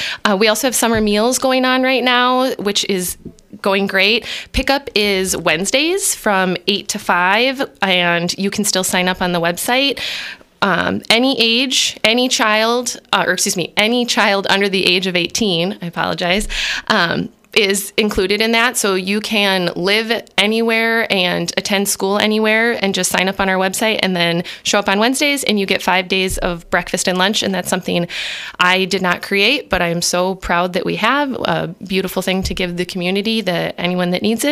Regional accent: Wonewoc, Wisconsin, United States; So like you said, I'm a little bit more local. Brandon, as he mentioned, I grew up in Wanewoc and then have taught for Dells and Reedsburg.

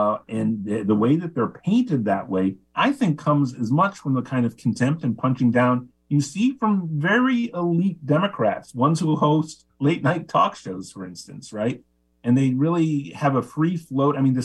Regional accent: Missouri, United States; but I grew up in Missouri and my heart is with the working class and working people wherever they reside.

